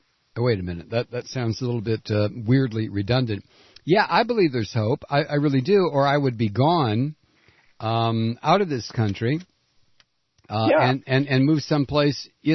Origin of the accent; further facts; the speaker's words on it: Ohio, United States; moved away; But, you know, I come from Ohio, which is the most polluted state in the United States.